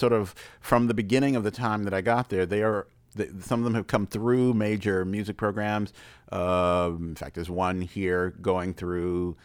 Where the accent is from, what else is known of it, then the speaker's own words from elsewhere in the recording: Washington, District of Columbia, United States; I mean, I grew up in Washington, D.C., and so the nexus between art and politics was always really important